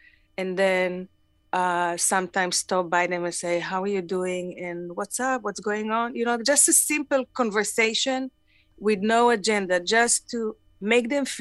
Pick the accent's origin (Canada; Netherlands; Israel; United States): Israel; accent: Israeli; English is a second language; Even my accent, I couldn't get rid of my Israeli accent.